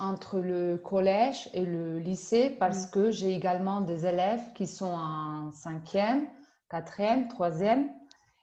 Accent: Andalusia, Spain; French is a second language; Je suis originaire du sud de l'Espagne. Donc, je suis espagnole. J'habite dans le sud de Cordoue, donc dans un grand village ou une petite ville appelée Cabra, chèvre en français.

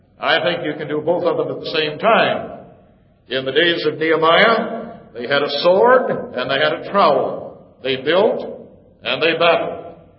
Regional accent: Phoenix, Arizona, United States; I come from Phoenix, Arizona. And sometimes in the summer it gets up to 110, 115 degrees.

